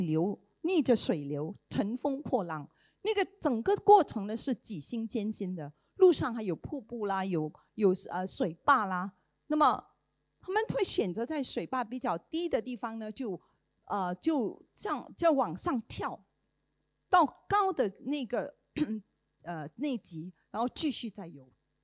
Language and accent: Chinese; Singapore; 我们新加坡人对三文鱼的认识就是桌上的佳肴。